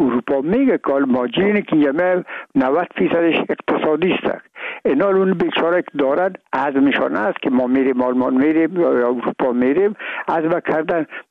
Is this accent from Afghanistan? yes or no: yes; Afghanistan